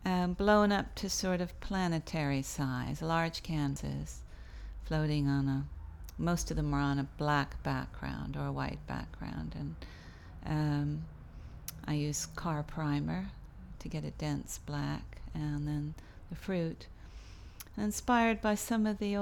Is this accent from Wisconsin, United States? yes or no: no; Los Angeles, California, United States; now in England; I'm from Los Angeles originally. I've been in England for 17 years.